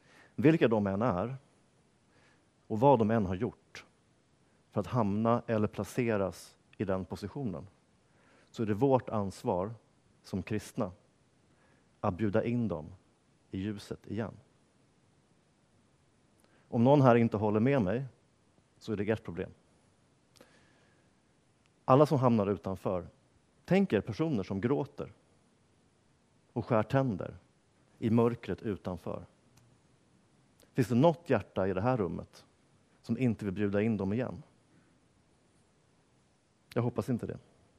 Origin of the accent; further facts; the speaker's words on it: Norrtälje, Stockholm County, Sweden; Jag växte upp i Norrtälje, en plats norr om Stockholm, 7 mil ungefär. Lite grann en småstad.